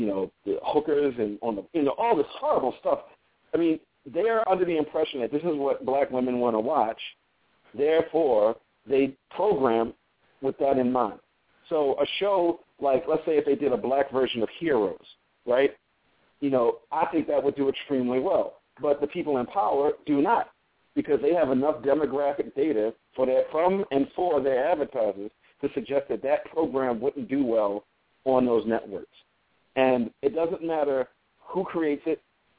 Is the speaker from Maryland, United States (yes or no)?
yes; Baltimore, Maryland, United States; because I'm from Baltimore originally, and Baltimore is very interesting